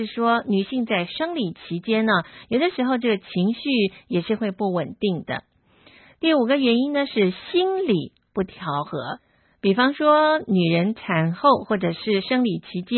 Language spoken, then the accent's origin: Chinese; China; 特别是我们中国人的家庭呢，婆媳的问题是很严重的。